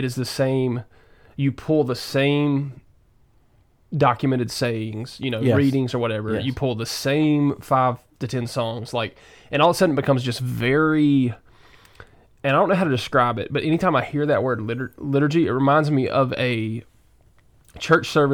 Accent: United States; Number two, I am from Davidson County, and I feel like this is one of those words that, like, I just redneck up.

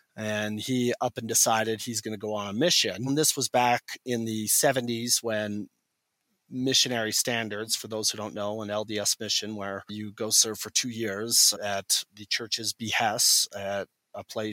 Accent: Canada; now in United States; Growing up in Canada, I was a very strong personality and still am to this day. When I moved to Utah, I have the culture shock of, although there's many similarities between Canadian and American culture, there are nuance differences.

